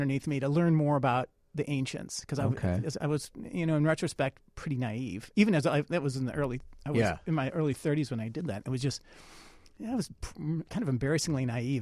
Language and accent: English; Detroit, Michigan, United States; Yeah, you know, I come from Detroit, and so all my brothers and sisters, for the most part, were in automobile kind of engineering kind of sorts.